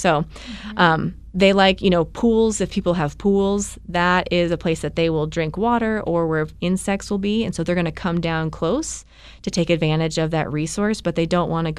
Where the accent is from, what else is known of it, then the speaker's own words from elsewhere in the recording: Oregon, United States; So I'm from Oregon originally